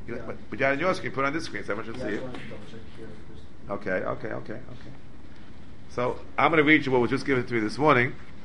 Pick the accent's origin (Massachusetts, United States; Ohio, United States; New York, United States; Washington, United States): New York, United States; I'm a New Yorker.